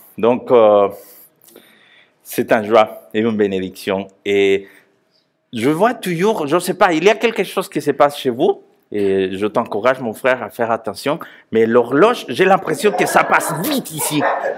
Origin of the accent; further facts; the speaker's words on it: Guatemala; accent: Latino; French is a second language; les amis à Guatemala, mon pays d'origine